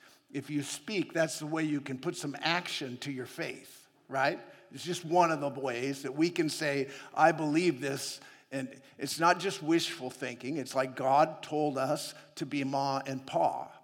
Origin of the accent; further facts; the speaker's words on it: Seattle, Washington, United States; You know, I grew up in Seattle area. I know about getting stuck in mud.